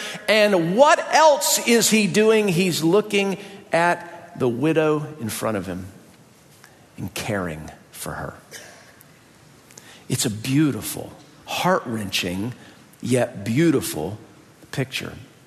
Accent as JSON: {"language": "English", "region": "the South", "country": "United States", "said": "If I called my mom woman, I'm from the South."}